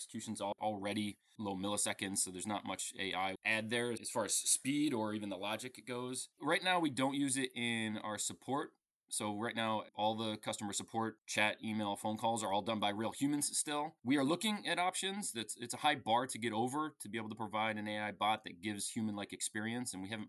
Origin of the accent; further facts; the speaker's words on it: United States; moved away as an adult; now in London, United Kingdom; So I'm an American. My accent probably gives me away there, but I'm based in London. Been there for 15 years.